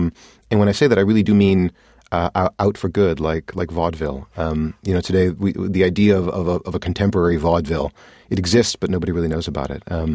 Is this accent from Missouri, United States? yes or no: yes; St. Louis, Missouri, United States; I grew up in St. Louis, Missouri. We had the kind of classic touring circuses that came to the arena.